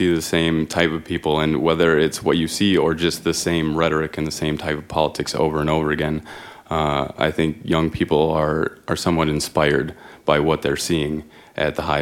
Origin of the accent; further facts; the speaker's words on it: St. Paul, Minnesota, United States; from St. Paul.